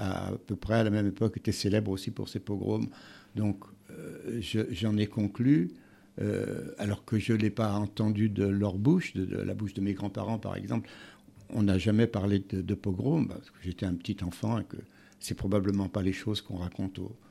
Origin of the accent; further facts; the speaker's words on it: Paris, Île-de-France, France; born there; Pourquoi je suis né à Paris ? Eh bien, je suis né à Paris pour ces raisons-là.